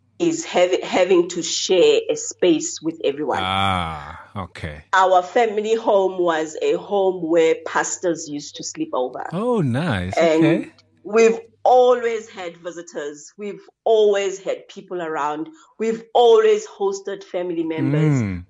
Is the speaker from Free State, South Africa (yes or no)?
no; Uitenhage, Eastern Cape, South Africa; born there; Okay, I was born in Gariga, in a place called Gariga.